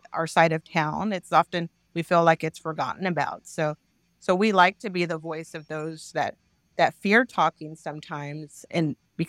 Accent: San Antonio, Texas, United States; I am from the Edgewood community, fourth generation.

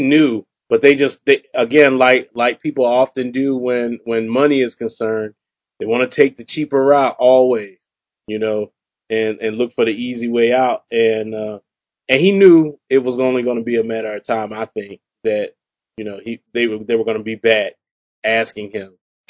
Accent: the South, United States; growing up in the South and seeing shade tree mechanics here

